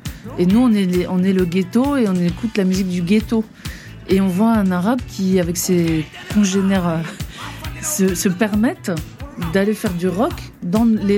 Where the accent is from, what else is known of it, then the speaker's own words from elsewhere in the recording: France; nous, on est français. On ne le sait pas encore, mais on est français, donc on a une pratique de l'arabe un peu en train de glisser vers le français